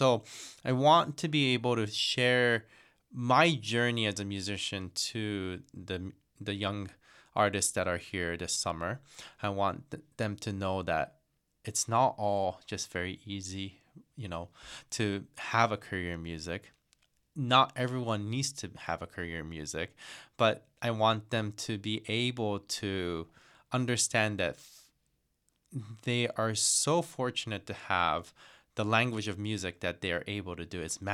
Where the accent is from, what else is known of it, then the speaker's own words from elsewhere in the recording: Tokyo, Japan; I came from Tokyo, Japan to come to the academy my junior year and senior year.